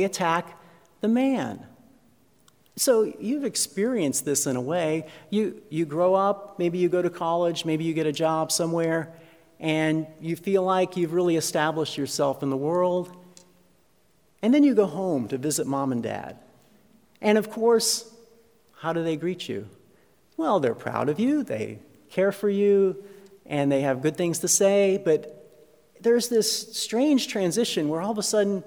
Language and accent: English; Pittston, Pennsylvania, United States; also born or lived in Wilkes-Barre; My birthplace is Wilkes-Barre, Pennsylvania. But my hometown is Pittston.